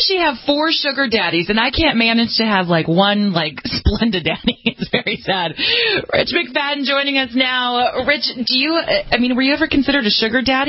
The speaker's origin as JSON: {"language": "English", "region": "California", "country": "United States", "said": "I'm from California."}